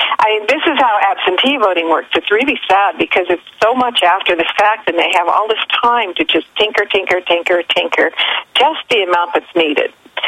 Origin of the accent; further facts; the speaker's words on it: Washington, United States; Well, you know, I Washington State, my home state, I get to hang out there for a little while.